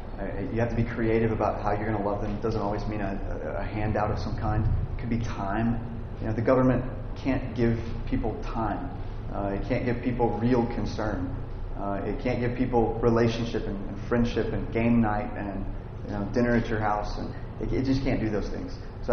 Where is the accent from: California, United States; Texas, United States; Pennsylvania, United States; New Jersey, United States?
Texas, United States; now in Louisville, United States; I'm from Texas, I'm a member of Third Avenue Baptist Church in Louisville.